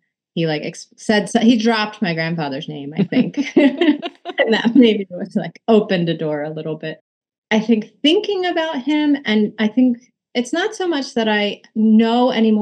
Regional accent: United States; I grew up in the United States, even as much time as I spent there.

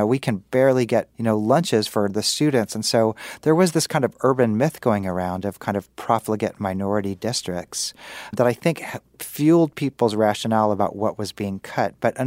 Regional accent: Kansas City, Kansas, United States; as you mentioned, Kansas, I'm from Kansas City, and I kind of saw this happening as I was growing up.

